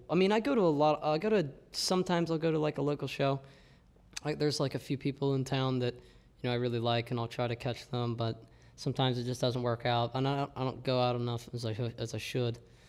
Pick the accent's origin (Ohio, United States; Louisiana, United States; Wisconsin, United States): Ohio, United States; Millville; Yeah, we're from Millville, Ohio.